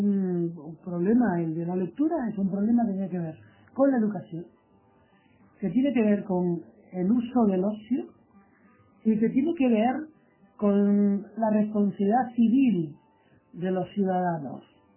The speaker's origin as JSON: {"language": "Spanish", "region": "Canary Islands", "country": "Spain", "said": "yo soy canario"}